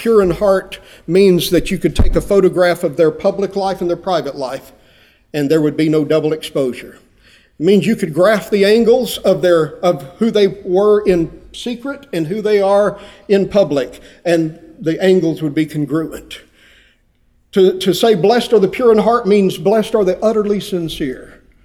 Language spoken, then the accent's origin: English; Friona, Texas, United States; You know, I grew up in Freona, Texas, population 3,000.